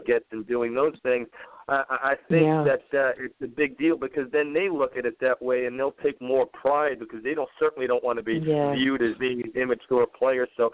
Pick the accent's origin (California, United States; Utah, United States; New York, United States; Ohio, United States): New York, United States; One, I have to, one as a New Yorker, just break your chops a little bit.